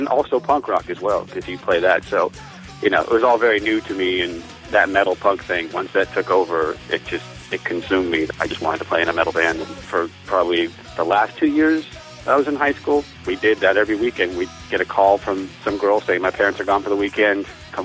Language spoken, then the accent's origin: English; Whittier, California, United States; born there; I was born in Whittier, California, which is a suburb, I think it's east of Los Angeles.